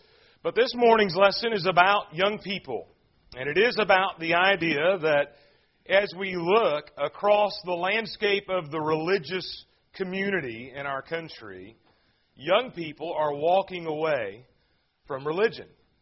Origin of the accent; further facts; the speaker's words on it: Murfreesboro, Tennessee, United States; I grew up in Murfreesboro till I was of the age of 13, and we moved away to East Tennessee.